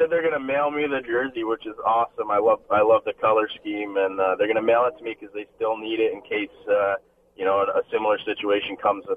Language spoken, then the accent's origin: English; United States; I didn't know anything about it being an American goalie.